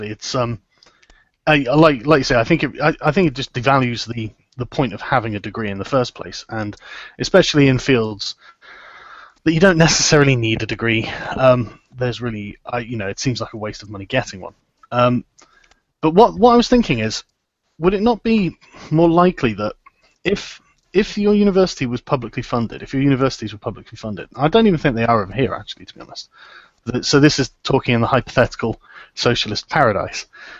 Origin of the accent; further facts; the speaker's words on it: United Kingdom; because I'm British